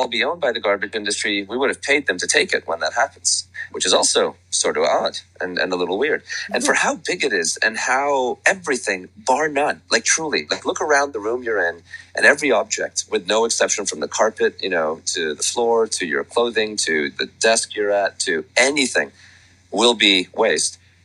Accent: Budapest, Hungary; when I was born in Budapest, and back then, you know, Hungary was still communist.

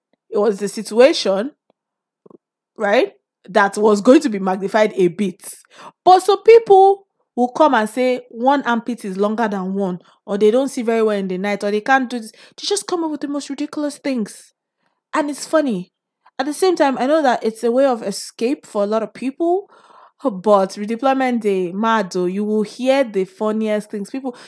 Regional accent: Nigeria; So when you go to university here or abroad, as a Nigerian, it's expected of you that you do this 1 year program

